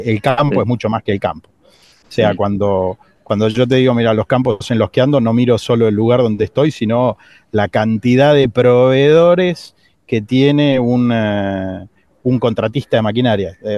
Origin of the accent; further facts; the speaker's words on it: Buenos Aires Province, Argentina; yo soy de Erol, sur de la provincia de Buenos Aires